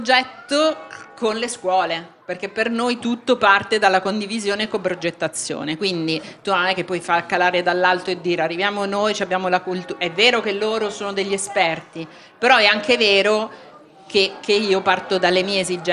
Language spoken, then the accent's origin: Italian; Rome, Lazio, Italy; lo dico io che sono romana